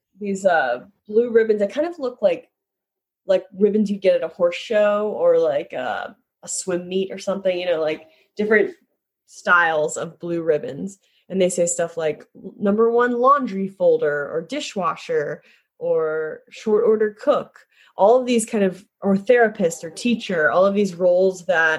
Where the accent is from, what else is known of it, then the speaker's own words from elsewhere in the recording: Kentucky, United States; I'm from Kentucky, so I feel like I saw a lot of horse show ribbons growing up from.